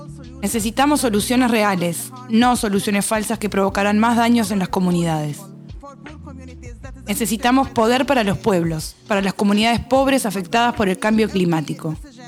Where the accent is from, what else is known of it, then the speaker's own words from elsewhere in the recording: Palestine; Spanish is a second language; Vengo de Palestina, que está viviendo la ocupación más prolongada del mundo.